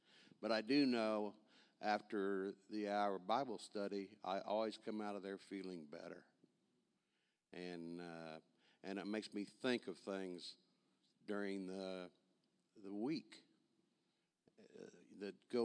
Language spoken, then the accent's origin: English; Madison, Kansas, United States; You know, I grew up in Madison, Kansas, little town.